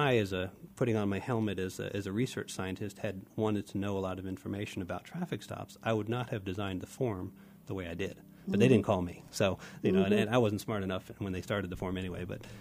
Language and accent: English; Miami, Florida, United States; So I grew up in Miami in the 80s and 90s.